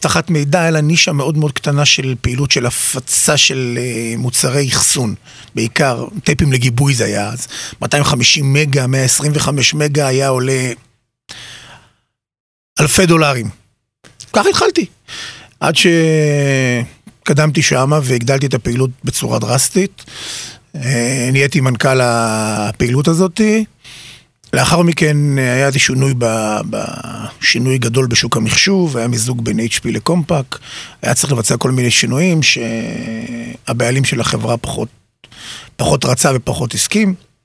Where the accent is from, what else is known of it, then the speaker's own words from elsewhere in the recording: Petah Tikva, Central District, Israel; אני בן 45, נשוי, פלוס 4, גדלתי בפתח תקווה, בשכונת קריית מטלון, לאחר מכן עברתי לכפר גנים בפתח תקווה, כל שנותיי וחיי היו בפתח תקווה, מלבד הפסקה קטנה שגרנו באורנית שנתיים